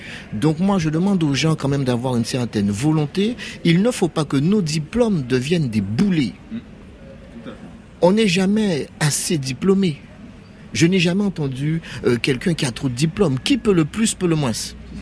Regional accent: Guadeloupe; born there; je suis né en Guadeloupe. Et je me sens profondément attaché à ma terre. Je suis parti pour mes études.

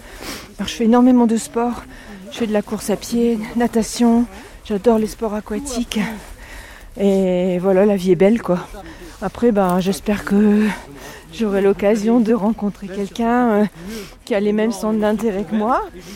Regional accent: Hauts-de-France, France; j'ai 58 ans. J'ai fait 950 km pour venir vous voir. Donc, je suis du Nord.

